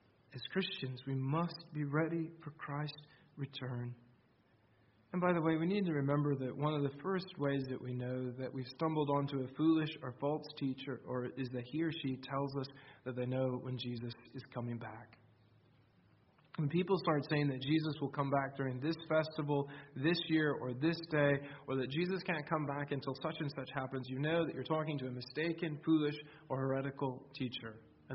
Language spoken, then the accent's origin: English; Iowa, United States; In my home state of Iowa, there was a pastor who finished up a sermon